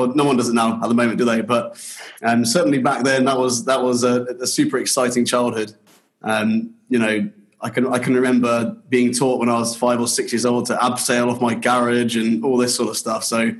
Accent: Aldershot, South East England, United Kingdom; Well, I grew up in Aldershot in the south of the UK, in a military family.

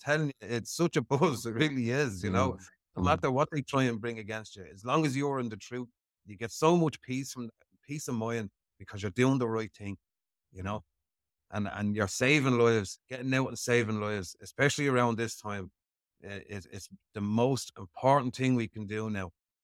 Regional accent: Ireland; I'm just an Irishman trying to sort my country out.

